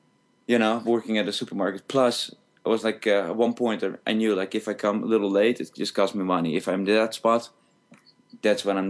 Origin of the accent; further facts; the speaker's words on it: Netherlands; now in Las Vegas, United States; Right now, I'm in Las Vegas in the United States, but I'm from the Netherlands.